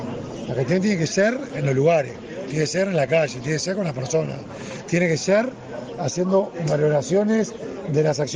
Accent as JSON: {"language": "Spanish", "country": "Uruguay", "said": "Somos uruguayos, somos servidores públicos"}